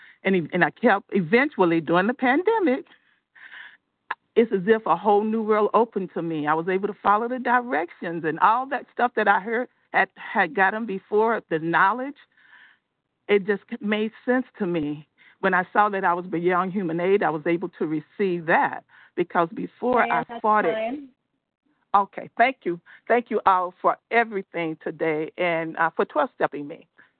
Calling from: Georgia, United States; from Georgia.

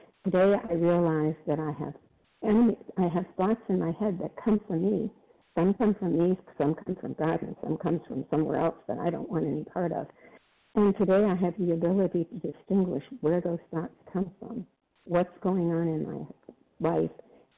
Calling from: Florida, United States; I'm calling from Florida

